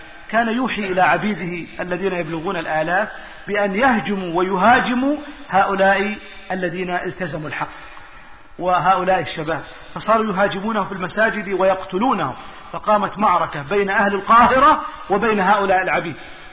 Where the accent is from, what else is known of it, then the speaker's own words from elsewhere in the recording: Saudi Arabia; عندنا في السعودية وفي اليمن يرجعون إلى هذا